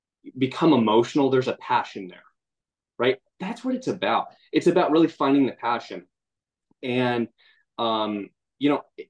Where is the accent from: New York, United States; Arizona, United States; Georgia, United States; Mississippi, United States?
Arizona, United States; growing up in the West Valley, those of you that know the Valley, you know, it's really like seven different states, right?